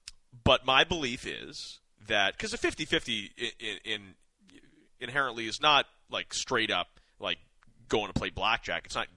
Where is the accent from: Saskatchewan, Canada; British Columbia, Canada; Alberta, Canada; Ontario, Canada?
Saskatchewan, Canada; And I'm from Saskatchewan. Like, we love 50-50s.